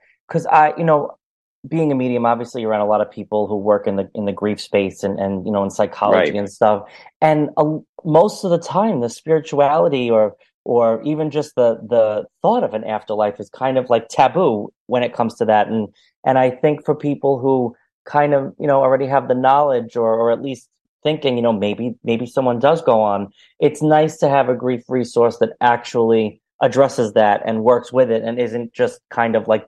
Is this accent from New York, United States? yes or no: yes; New York City, New York, United States; I'm in New York City. Yeah. I'm in the city.